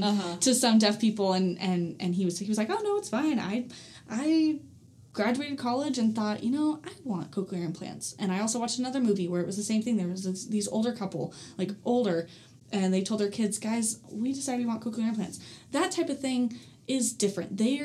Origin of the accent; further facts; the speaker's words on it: Las Vegas, Nevada, United States; also born or lived in Tucson; I grew up in Vegas.